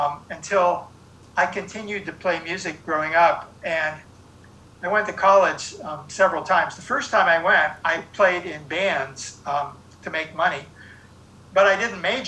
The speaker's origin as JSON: {"language": "English", "town": "North Miami Beach", "region": "Florida", "country": "United States", "tie": "born or raised there", "said": "Well, certainly when I was growing up in North Miami Beach, I was introduced to a lot of Latin-influenced music."}